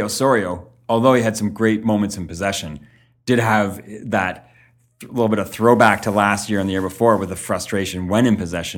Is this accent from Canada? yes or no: yes; Canada; as a Canadian, I mean, I like Delgado because he's young